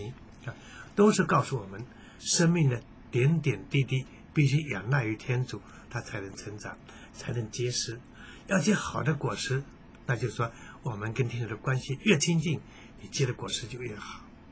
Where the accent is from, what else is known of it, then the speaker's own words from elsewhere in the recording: China; 当然我们中国人一句说的为善不欲人知